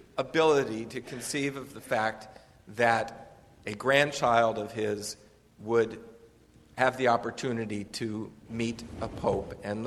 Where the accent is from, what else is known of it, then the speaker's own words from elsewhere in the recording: Cincinnati, Ohio, United States; For me, growing up in Cincinnati, Ohio, Shabbat dinner, Passover seders, without somebody from either the Catholic Church or a Protestant church at our table was an unusual evening.